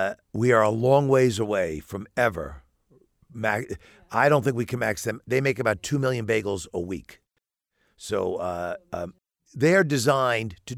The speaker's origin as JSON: {"language": "English", "town": "New York City", "region": "New York", "country": "United States", "tie": "born or raised there", "lives_now": "Bloomington, United States", "said": "Now, I'm born and raised in New York City."}